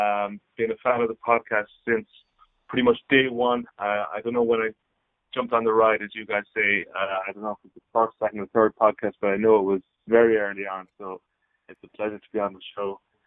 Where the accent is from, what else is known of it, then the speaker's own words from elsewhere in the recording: Ireland; growing up in Ireland in the 80s and 90s